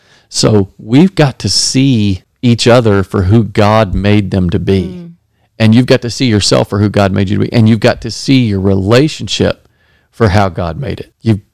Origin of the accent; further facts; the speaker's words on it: Dallas, Texas, United States; There's this couple that was in our church when I was growing up in Dallas, Texas.